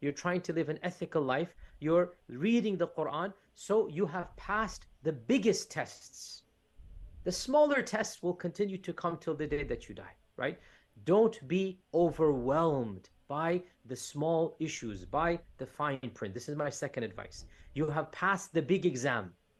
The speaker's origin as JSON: {"language": "English", "region": "Texas", "country": "United States", "said": "I am from Texas, but unfortunately, I don't speak Spanish, which is not something typical. Most people in Texas do speak Spanish, but unfortunately, I do not speak Spanish."}